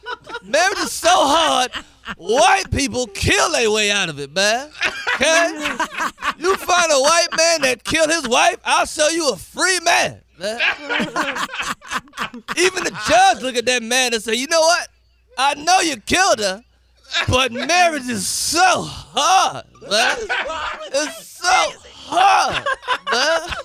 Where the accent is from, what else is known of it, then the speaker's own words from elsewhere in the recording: Fayetteville, North Carolina, United States; I'm from North Carolina. Thanks for asking. I appreciate you asking me that question. I'm from Fayetteville, it's a small town.